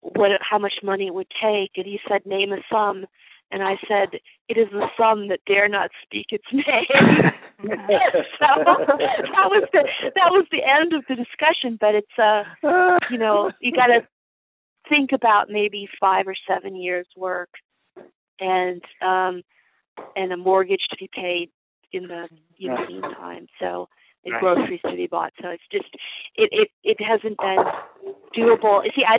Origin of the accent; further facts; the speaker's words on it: United States; sort of got to know my place in the world as an American. And I had felt, you know, very superior as an American, I think, my whole life.